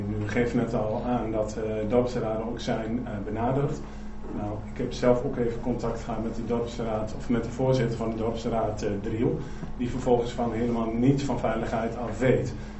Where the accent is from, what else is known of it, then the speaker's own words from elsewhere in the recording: Borne, Overijssel, Netherlands; u hoort het misschien met de tongval waar ik mee praat. Ik kom uit Borne, heel toevallig.